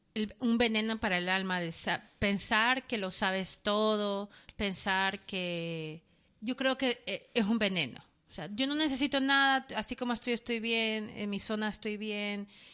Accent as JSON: {"language": "Spanish", "country": "Ecuador", "said": "nosotros que somos de Latinoamérica, específicamente Ecuador, yo"}